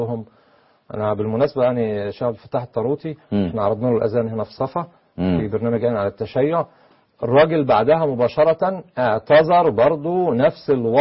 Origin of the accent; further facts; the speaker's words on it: Egypt; عندنا في مصر